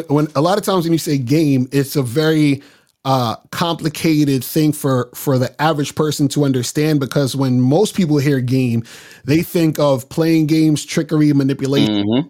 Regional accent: Brooklyn, New York, United States; I'm from Brooklyn. Born in Brooklyn. Yeah. So I've been, you know, Brooklyn. I'm in Bed-Stuy.

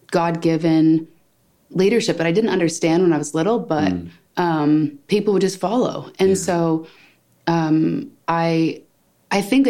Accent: California, United States; In California, Northern California, actually really close to where Star Wars, the original movie in the Redwoods, was filmed.

